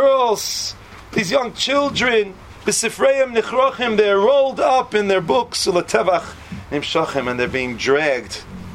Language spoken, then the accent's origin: English; New York, United States; Because this is my team. Because I'm from New York. Because this is where I identify with.